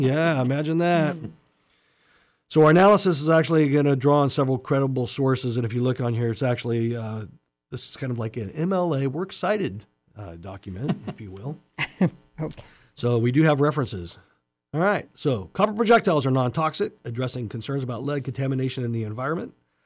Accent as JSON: {"language": "English", "region": "Idaho", "country": "United States", "tie": "born or raised there", "said": "I remember growing up in Idaho."}